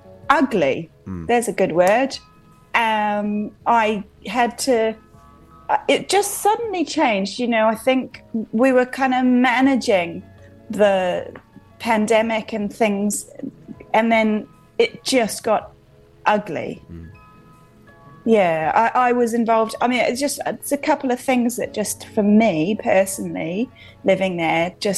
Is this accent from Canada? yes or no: no; London, United Kingdom; I'm in London. Yes, I was very London's my hometown.